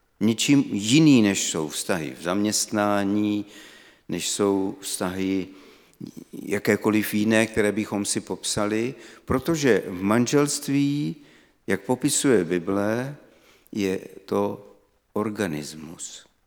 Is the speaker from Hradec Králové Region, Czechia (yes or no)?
yes; Trutnov, Hradec Králové Region, Czechia; Já pocházím z Trutnova, to je pod Krkonošema tam, a tam byly Sudety, takže ze Sudet pocházím.